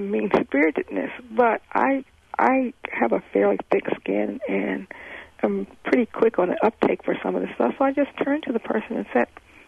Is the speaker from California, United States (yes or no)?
yes; California, United States; And I came from a very diverse place. I came from California here. So it was a bit of a culture shock for me.